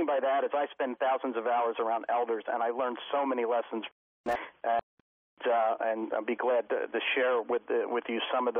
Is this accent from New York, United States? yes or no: no; Philadelphia, Pennsylvania, United States; I'm a guy from South Philly.